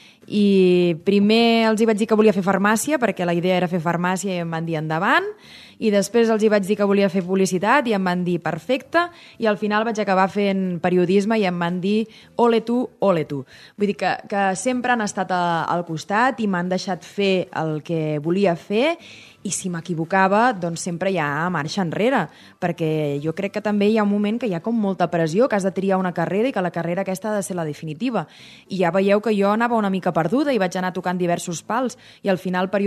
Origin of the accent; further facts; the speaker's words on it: Sabadell, Catalonia, Spain; que jo sóc de Sabadell